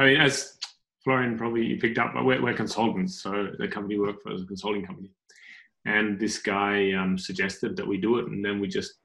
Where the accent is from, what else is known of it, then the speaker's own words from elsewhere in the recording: Australia; now in Germany; I'm actually Australian, but I'm living and working in Germany for Codecentric.